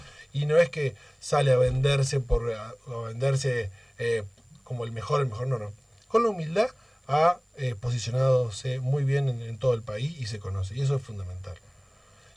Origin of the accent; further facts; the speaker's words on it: Entre Ríos, Argentina; soy de Entre Ríos, que lo digo con mucho orgullo en todos los lugares